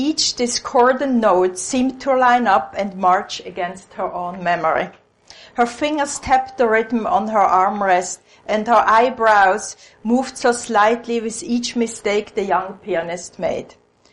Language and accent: English; Switzerland; accent: Freudian; English is a second language; also born or lived in Israel; Now, my funny accent, which my patients in A call a Freudian accent, comes from Switzerland, where I'm originally from, and I've lived several years in Israel, so it's a funny mixture